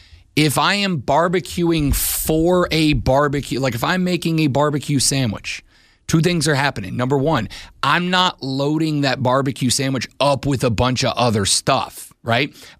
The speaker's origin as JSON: {"language": "English", "country": "Ireland", "said": "Listen, I'm Irish. I love a potato."}